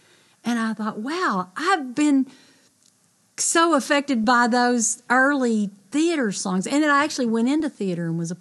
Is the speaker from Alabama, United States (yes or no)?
no; Lubbock, Texas, United States; I started writing this song about the house I grew up in Lubbock, and things that happened when I was a child